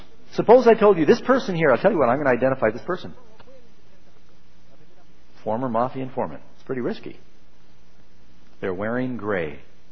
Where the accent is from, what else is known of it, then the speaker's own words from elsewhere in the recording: United States; No, I'm an American. I'm technically a Protestant, in case you didn't know that.